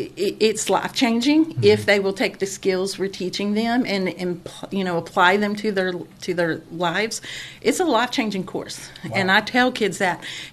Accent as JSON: {"language": "English", "town": "Cookeville", "region": "Tennessee", "country": "United States", "tie": "born or raised there", "said": "I'm originally from Cookeville."}